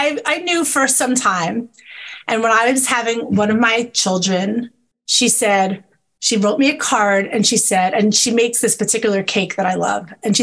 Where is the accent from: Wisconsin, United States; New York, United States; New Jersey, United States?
New York, United States; Brooklyn; also born or lived in Staten Island; I am from Brooklyn and Staten Island.